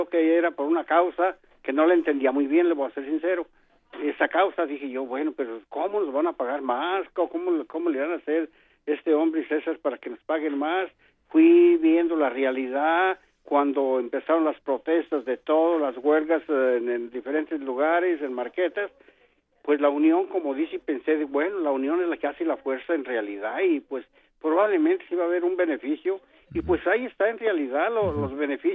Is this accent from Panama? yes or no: no; Michoacán, Mexico; los de México, de mi pueblo